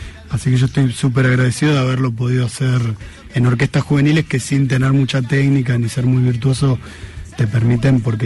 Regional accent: Ramos Mejía, Buenos Aires Province, Argentina; also born or lived in La Plata; now in Buenos Aires, Argentina; Nací en Capital, soy de zona oeste, siempre viví en Ramón Mejía, Edo muchos años. Después fui dando vueltas por varios lados, viví bastante en La Plata, ahora vivo en Capital hace tiempo

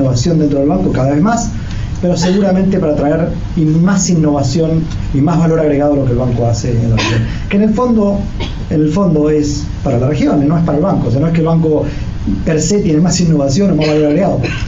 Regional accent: Argentina; moved away as an adult; now in United States; Me fui hace aproximadamente 20 años de Argentina a estudiar a una universidad que se llama Northwestern en Chicago.

